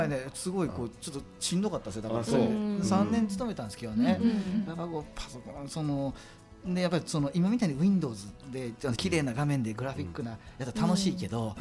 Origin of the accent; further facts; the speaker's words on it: Osaka, Japan; accent: Osaka dialect; 俺らが必死になって大阪弁を言って言った